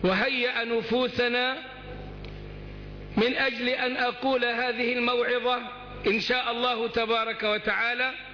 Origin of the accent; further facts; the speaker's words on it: Sohag Governorate, Egypt; قلت: من سوهاج. قال: لا، أنت من المنصورة. قلت له: أنا من سوهاج، هل أنت من المنصورة؟